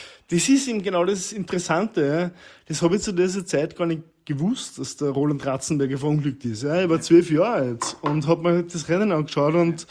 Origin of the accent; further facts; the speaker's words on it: Austria; Warum er natürlich als Österreicher eine große Bedeutung hat